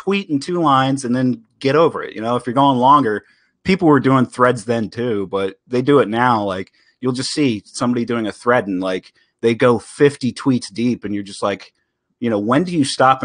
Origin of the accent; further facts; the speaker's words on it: Delaware, United States; Born and raised here.